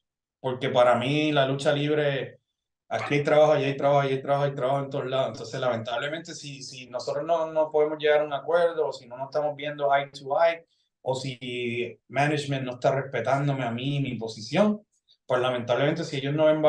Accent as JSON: {"language": "Spanish", "country": "Puerto Rico", "moved": "as an adult", "said": "Tienes que darte de cuenta de que yo me salí de Puerto Rico en el 2008 porque Si yo me quedaba en Puerto Rico, uno, me iba a volver loco."}